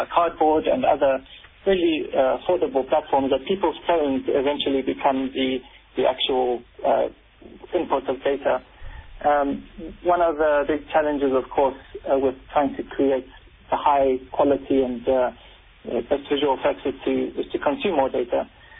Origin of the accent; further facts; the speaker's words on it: South Africa; I am a South African Palestinian, and really great to be back in South Africa.